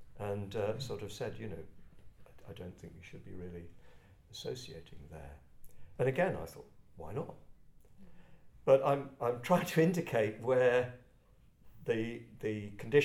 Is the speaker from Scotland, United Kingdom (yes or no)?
no; London, United Kingdom; accent: Cockney; Very bad Cockney accent I used to have